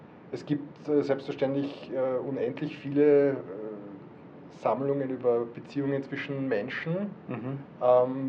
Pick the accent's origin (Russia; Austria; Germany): Austria; Vienna; ich bin aus Österreich, aus Wien.